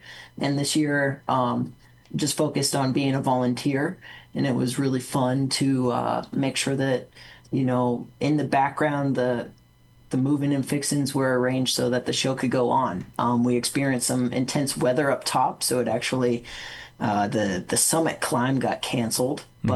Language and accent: English; Colorado, United States; I'm here from Colorado.